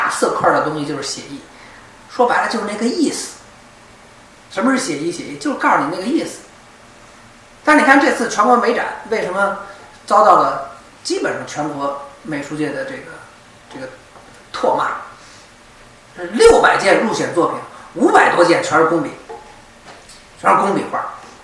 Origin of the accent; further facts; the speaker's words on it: Beijing, China; 北京话我北京人啊就是扯淡